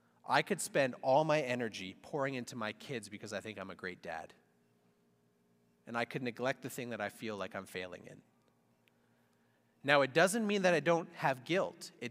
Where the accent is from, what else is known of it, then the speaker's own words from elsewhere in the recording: Canada; born there; You know, the reason I was born in Canada is because my Indian mom and my English dad decided to live in Canada together. So when I was born a Canadian, not by choice, but by origin.